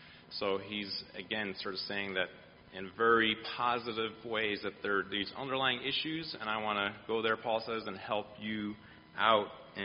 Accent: Ireland; well, I'm from Ireland, and I'm just going to tell, kind of maybe illustrate the story through kind of Irish eyes, right?

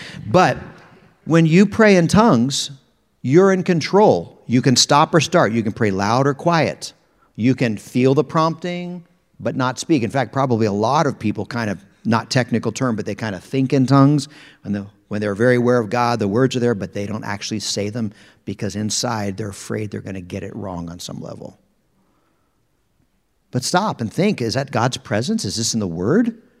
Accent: Harrisburg, Pennsylvania, United States; So I was raised in Harrisburg, Pennsylvania, where we now live again after all these years.

